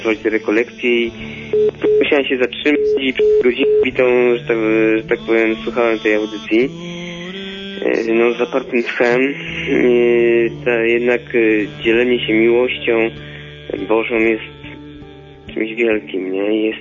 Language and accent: Polish; Łódź, Łódź Voivodeship, Poland; No, jestem z Łodzi akurat.